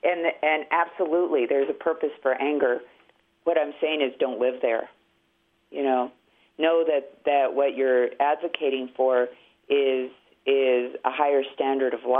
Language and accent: English; Taos, New Mexico, United States; I grew up in Taos, and like my family and their family and their family and on and behind on and on.